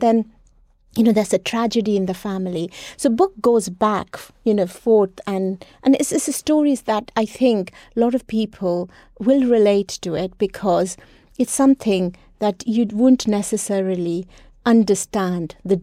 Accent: West Bengal, India; she was born and brought up in Bengal like me.

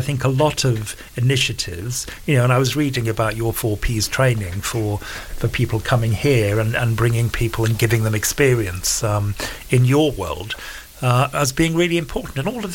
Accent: United Kingdom; You know, it's one of the best things about being British is that amazing tradition.

